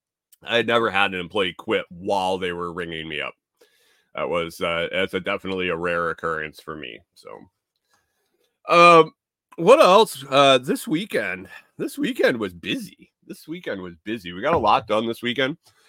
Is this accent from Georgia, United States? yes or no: no; Minnesota, United States; Like, I'm from Minnesota. I get it when it's cold